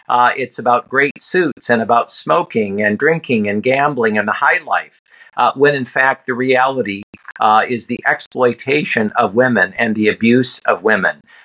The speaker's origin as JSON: {"language": "English", "country": "United States", "said": "I was shocked and heartbroken, Wesley, to think that that as an American, I couldn't simply walk on that beautiful campus."}